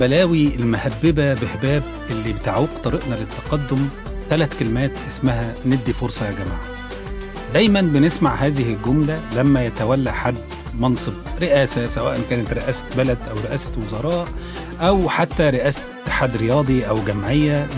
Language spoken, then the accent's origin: Arabic; Egypt; فسألني قال لي أنت منين؟ قلت له أنا من مصر.